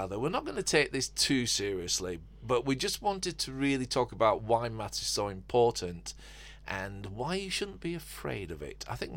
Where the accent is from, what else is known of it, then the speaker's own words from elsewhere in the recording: England, United Kingdom; Yeah, we're English, so we're probably pronouncing that really incorrectly.